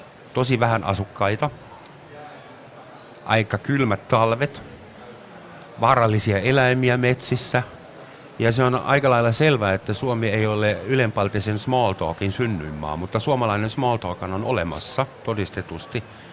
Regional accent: Germany; Finnish is a second language; mutta sellainen yksityiskohta vielä suomen kielestä, että meillä Saksassa ja kaikissa muissa indo-eurooppalaisissa kielissä on vähintään yksi futurimuoto tai jopa kaksi.

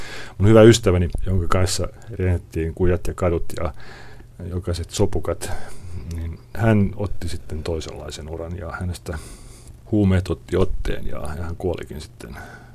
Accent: Helsinki, Uusimaa, Finland; Kasvoin Ratakadulla Helsingin keskustassa kivitalossa, jossa asui suuri osa mun sukulaisista.

